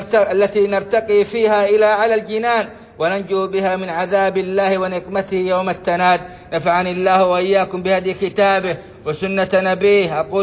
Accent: Saudi Arabia; اللهم أدم على بلادنا السعودية أمنها وإيمانها

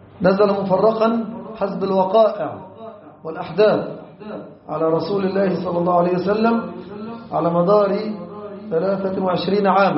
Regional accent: Egypt; وأصرف عنا وعن بلادنا مصر الفتنة ما ظهر منها وما بطن

